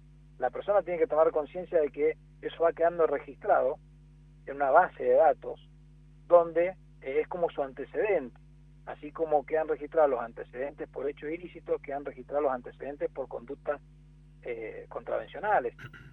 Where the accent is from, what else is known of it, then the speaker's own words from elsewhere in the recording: Argentina; así somos los argentinos, esperamos hasta el último día para hacer las cosas